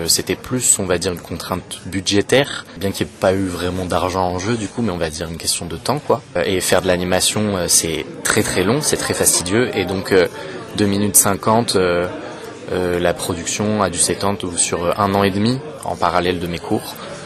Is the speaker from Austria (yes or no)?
no; Tours, Centre-Val de Loire, France; J'ai grandi à Tours, j'ai fait mon lycée à Tours et voir un festival de genre dans ma ville d'enfance, ça me fait extrêmement plaisir